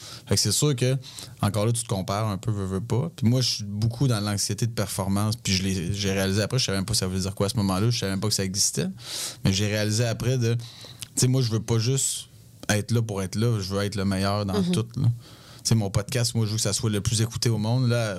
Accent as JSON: {"language": "French", "country": "France", "tie": "born there", "said": "vu que je suis né en France, bien, j'avais le passeport."}